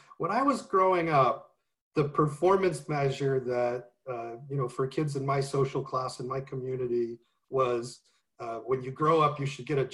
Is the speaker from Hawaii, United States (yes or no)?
no; Newburyport, Massachusetts, United States; I grew up in Newburyport, Massachusetts, which is in the northeastern corner of Massachusetts, near the border of New Hampshire and near the ocean. Beautiful seaside community and lovely, lovely place to grow up.